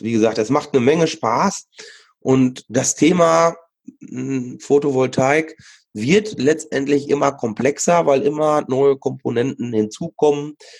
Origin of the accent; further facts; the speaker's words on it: North Rhine-Westphalia, Germany; ich bin im Sauerland auch groß geworden, hatte auch dort eine sehr schöne Kindheit